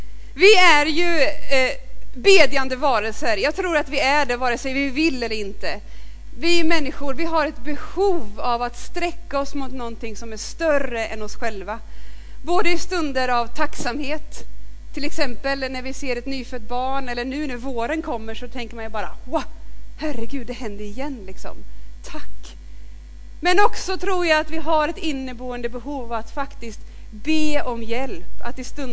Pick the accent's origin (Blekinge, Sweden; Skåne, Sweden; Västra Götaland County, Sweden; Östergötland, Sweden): Östergötland, Sweden; Norrköping; Jag kommer inte från Donsö som det lät, utan jag kommer ifrån Norrköping från början. Och det är nästan svårt att säga det utan att det hörs. Norrköping kommer jag ifrån.